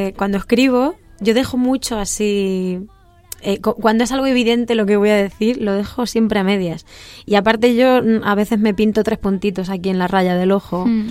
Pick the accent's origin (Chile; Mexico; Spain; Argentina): Spain; Castilla-La Mancha; soy de La Mancha, porque tengo ese punto de cani